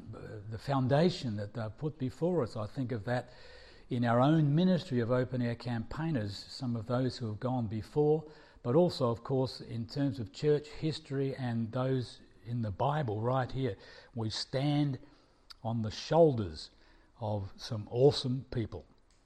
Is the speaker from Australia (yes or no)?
yes; Australia; accent: Australian; My wife and I come from Australia